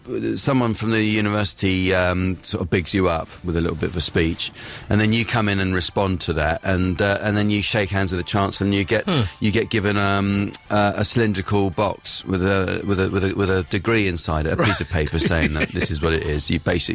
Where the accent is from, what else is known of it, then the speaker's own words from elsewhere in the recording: Winchester, South East England, United Kingdom; where I grew up in Winchester.